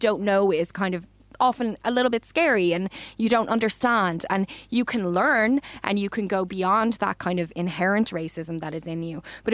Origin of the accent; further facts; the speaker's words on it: Ireland; as white Irish people, you know, people who are born white Irish in Ireland